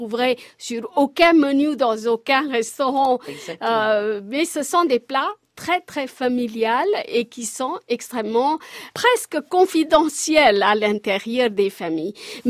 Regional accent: Maharashtra, India; French is a second language; Moi, je suis originaire de l'Ouest, à côté de Bombay.

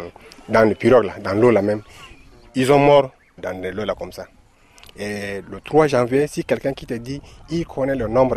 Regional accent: Nigeria; born there; French is a second language; Je suis né au Nigeria. Donc, je suis nationaliste nigérien.

